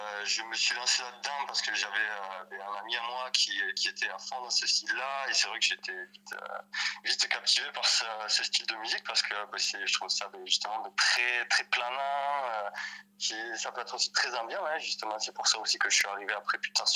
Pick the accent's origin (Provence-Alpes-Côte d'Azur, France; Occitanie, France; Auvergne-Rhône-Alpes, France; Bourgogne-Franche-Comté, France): Occitanie, France; Lannemezan; j'ai 36 ans. Je suis originaire de Lannemezan, c'est une petite ville au pied des Pyrénées.